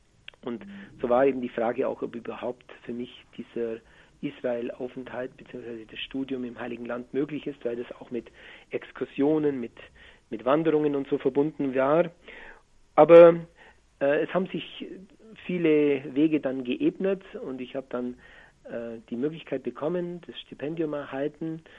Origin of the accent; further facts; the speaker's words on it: Gundelfingen an der Donau, Bavaria, Germany; Und so bin ich auch in die Pfarrgemeinde hineingewachsen, in Gundelfingen an der Donau, wo ich aufgewachsen bin, war viele Jahre Ministrant